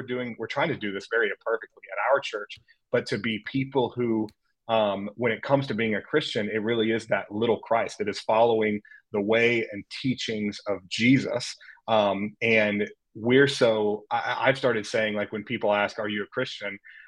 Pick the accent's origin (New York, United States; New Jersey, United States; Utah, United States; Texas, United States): Texas, United States; Austin; And then we got ready to move back here to Austin, which is my hometown, to start our church.